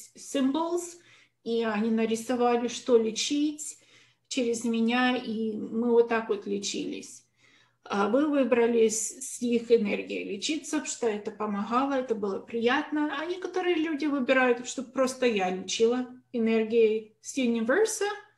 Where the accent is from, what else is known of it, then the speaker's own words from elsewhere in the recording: Russia; first language Russian; moved away; русский — это мой родной язык, но я уже там в России долго не жила, потому я как бы уже русский смешанный с английским сейчас.